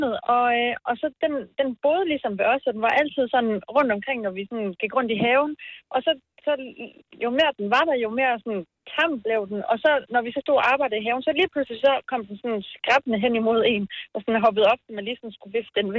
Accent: Aabenraa, Region of Southern Denmark, Denmark; Jeg kommer fra Sønderjylland.

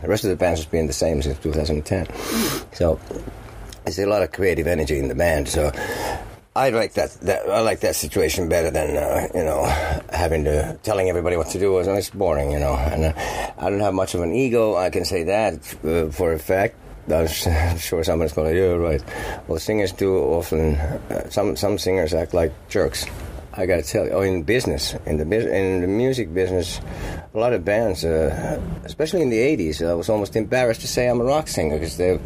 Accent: Finland; People are brought up in a different way over there, but yeah, I'm glad I'm from Finland

